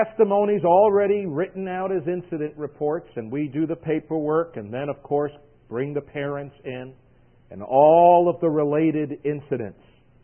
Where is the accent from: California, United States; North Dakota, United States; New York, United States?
New York, United States; you have to realize I'm from New York.